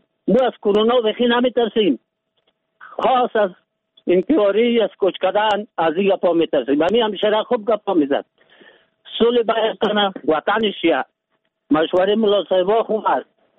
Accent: Afghanistan; من از افغانستانم

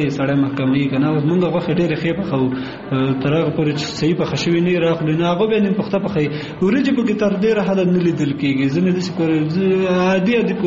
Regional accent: Kunar, Afghanistan; زه اصلا د کونړ ولایت اوسیدونکو یم

